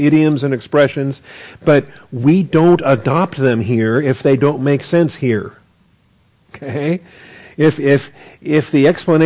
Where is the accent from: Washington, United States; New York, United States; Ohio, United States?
Washington, United States; There's idioms and things where I grew up on the West Coast in Washington State that just you never hear those expressions here in Texas.